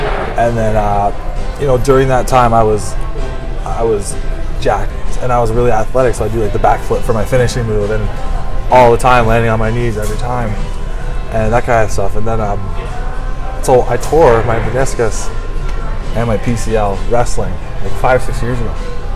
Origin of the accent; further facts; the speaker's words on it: Canada; Yeah, well, because I was one guy from Canada that went down to Kentucky after Santino made it